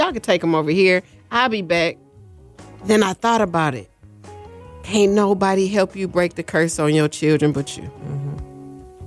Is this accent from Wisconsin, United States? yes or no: yes; Milwaukee, Wisconsin, United States; I'm from Milwaukee, Wisconsin, and we were raised.